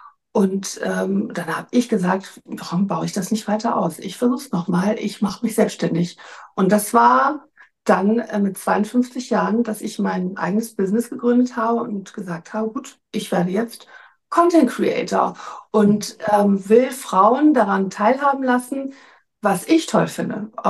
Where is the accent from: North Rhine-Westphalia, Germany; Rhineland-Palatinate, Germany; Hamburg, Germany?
Hamburg, Germany; moved away as an adult; Eigentlich bin ich Hamburgerin, ich habe als Anwältin gearbeitet, dann habe ich meinen Mann kennengelernt, wir sind ins Ausland gegangen